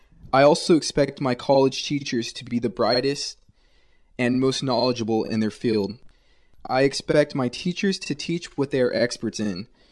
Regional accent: Visalia, California, United States; First off, I was born and raised in Visalia between Fresno and Bakersfield. Most people don't really know where it's at.

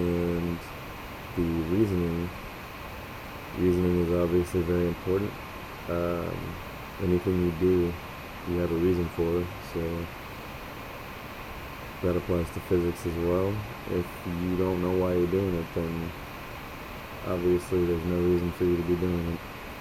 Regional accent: Modesto, California, United States; I'm from Modesto, California in the beautiful Central Valley, right smack in the middle of California.

